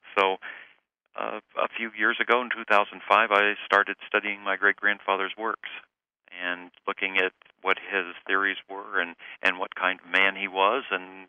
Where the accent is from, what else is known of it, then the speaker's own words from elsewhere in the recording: Florida, United States; I was born and raised in Florida. I was an Eagle Scout.